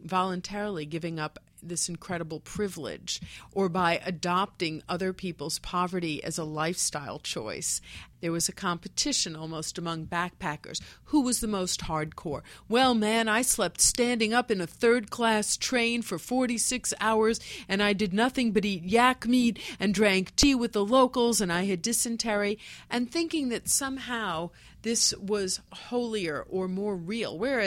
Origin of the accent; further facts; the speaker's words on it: New York City, New York, United States; I grew up in New York City in a government-subsidized housing on the then very rough Upper West Side.